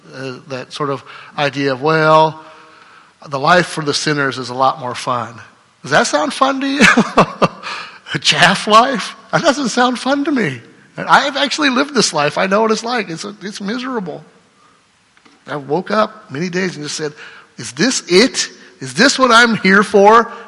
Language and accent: English; Cedar Rapids, Iowa, United States; Cedar Rapids is a smaller, it's big because we're from Iowa, but it's a small town, but it's not really rural.